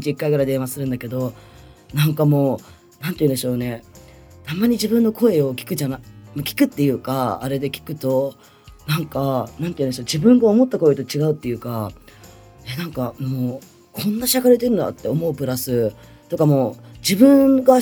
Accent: Ibaraki, Japan; now in Tokyo, Japan; 私東京に住んでるんですけど、東京にいるのがちょっと本当怖くて、だからもう地元が茨城なんだけど、茨城にしばらく帰ろうかなっていうのもちょっと悩んでるんですよね。

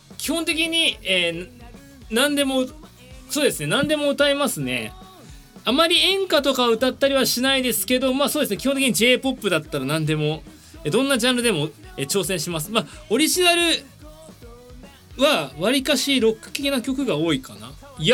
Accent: Tokyo, Japan; 東京生まれです。東京育ちです。ホワイトデー生まれです。

